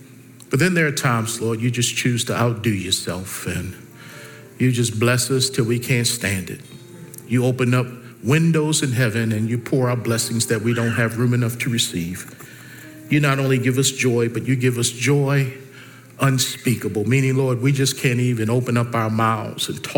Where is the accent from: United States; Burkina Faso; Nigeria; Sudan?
United States; Baltimore, Maryland; some of my history growing up in Baltimore, Maryland.